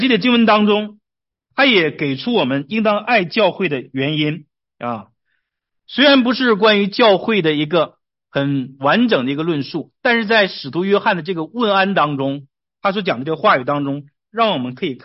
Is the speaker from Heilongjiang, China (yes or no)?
yes; Harbin, Heilongjiang, China; now in United States; 我来到美国之后，我对我的家乡哈尔滨，我对我的家乡就更感兴趣啊，因为我在家住的时候 我并没有想法好好去了解它